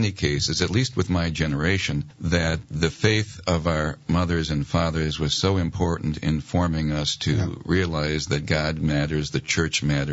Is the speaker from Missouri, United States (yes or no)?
no; Westlake, Ohio, United States; I was born in East Cleveland, Ohio, and lived most of my life near the shores of Lake Erie in Ohio. And so I grew up on the west side of Ohio, a city called Westlake.